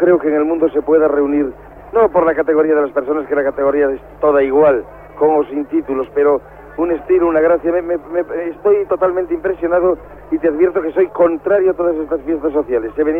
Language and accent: Spanish; Galicia, Spain; yo tampoco soy madrileño, sino gallego.